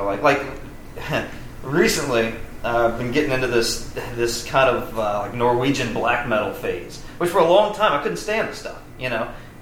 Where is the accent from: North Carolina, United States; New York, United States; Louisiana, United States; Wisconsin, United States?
Louisiana, United States; Ponchatoula; I was born and raised in Ponchatoula. My family's been there since it was pretty much a dirt road and a log cabin.